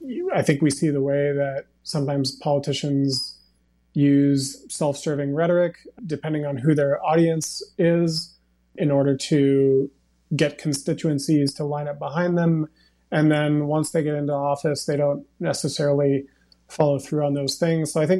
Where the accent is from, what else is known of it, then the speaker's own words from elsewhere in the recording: United States; So, you know, I'm an American.